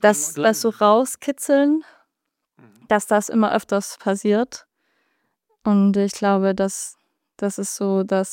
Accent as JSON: {"language": "German", "town": "Breitenbrunn", "region": "Saxony", "country": "Germany", "said": "Ja, das ist von Breitenbrunn, wo ich herkomme."}